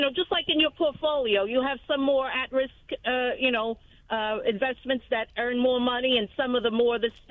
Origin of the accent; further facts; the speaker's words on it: Brooklyn, New York, United States; I grew up and lived in Brooklyn most of my life.